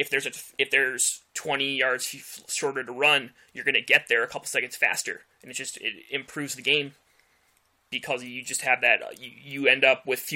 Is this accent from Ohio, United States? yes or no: yes; Ohio, United States; I'm from Ohio, and that's so the Machine are my team.